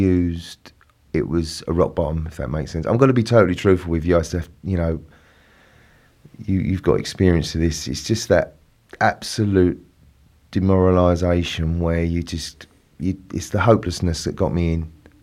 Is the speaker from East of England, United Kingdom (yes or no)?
yes; Pitsea, East of England, United Kingdom; born there; I was born in a little town called Pitsea, which satellites off of Basildon, you know, and I was born at home, you know, ex-council ass.